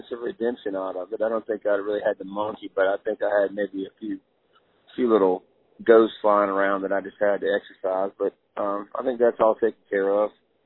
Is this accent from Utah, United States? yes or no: no; Charlotte, North Carolina, United States; I grew up in Charlotte, but I've lived the rest of my life up around the Lincoln, Denver area